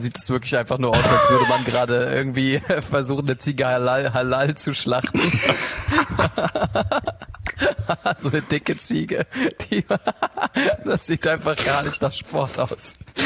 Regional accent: Konstanz, Baden-Württemberg, Germany; Wir kommen ja aus Konstanz.

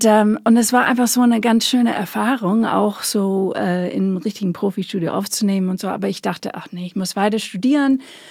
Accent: New York, United States; Tut mir leid, ich komme aus New York, ich liebe meine Familie.

